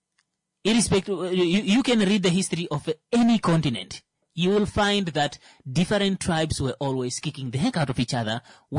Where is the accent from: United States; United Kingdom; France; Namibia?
Namibia; And as a Namibian, I think we can relate a lot with with the Czechs.